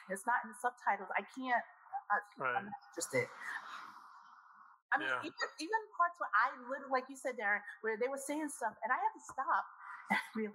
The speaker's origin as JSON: {"language": "English", "town": "New York City", "region": "New York", "country": "United States", "said": "I'm from New York City. So I understand a lot of Spanish."}